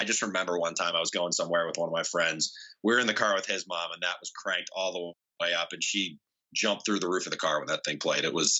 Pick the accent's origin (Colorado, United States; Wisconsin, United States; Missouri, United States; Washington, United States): Missouri, United States; St. Louis; I grew up outside of St. Louis.